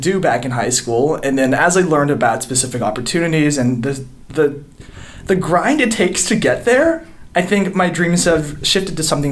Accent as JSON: {"language": "English", "country": "Philippines", "tie": "born there", "said": "October 2nd, 1996, which was the day I was born. I was born in the Philippines."}